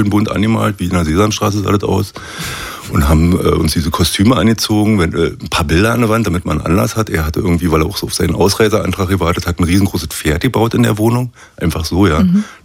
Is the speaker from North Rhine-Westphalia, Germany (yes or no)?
no; Potsdam, Brandenburg, Germany; also born or lived in Berlin; ich bin in Berlin geboren, steht auch in meinem Ausweis, bin aber in Potsdam dann aufgewachsen vom Dritten bis zur Lehre